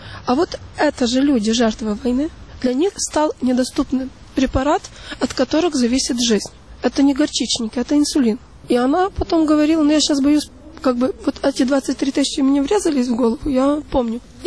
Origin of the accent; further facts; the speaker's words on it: Zhovtva, Lviv Oblast, Ukraine; Я родилась в Жовтве. Это территория под Львовом. Это город.